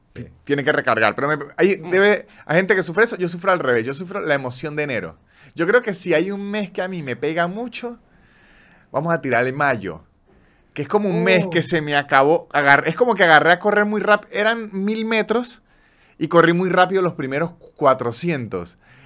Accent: San Cristóbal, Táchira, Venezuela; Y además yo siento que como yo soy de San Cristóbal al mismo tiempo, que en San Cristóbal las ferias son en enero.

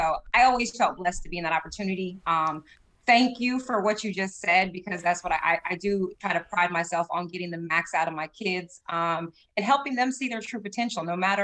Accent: Florida, United States; So was blessed, born and raised in Florida, got to play my whole career here and also my whole coaching career here.

